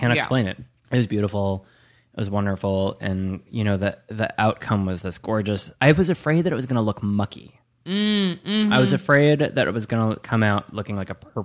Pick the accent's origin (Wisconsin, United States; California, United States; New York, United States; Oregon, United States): Wisconsin, United States; also born or lived in Spain; Now, I'm from Wisconsin, and I lived in Spain.